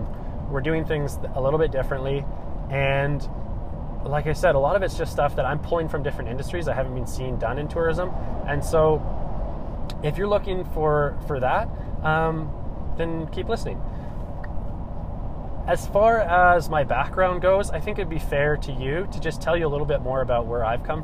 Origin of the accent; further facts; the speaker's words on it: Canada; I am a Canadian. I was born in Canada